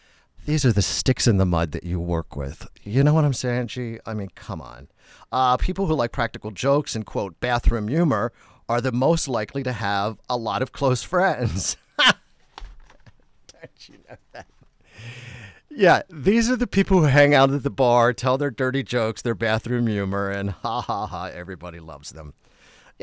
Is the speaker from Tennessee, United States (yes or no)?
no; Chicago, Illinois, United States; I'm from Chicago.